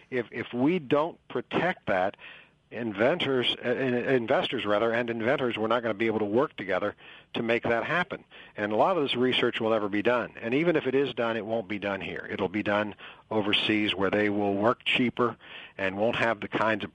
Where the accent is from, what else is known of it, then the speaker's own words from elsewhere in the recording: Pittsburgh, Pennsylvania, United States; I'm from Pittsburgh.